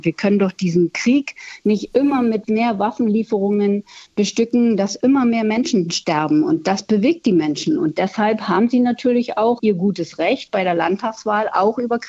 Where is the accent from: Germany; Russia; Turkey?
Germany; East Germany; aber ich bin ja auch ein Kind des Ostens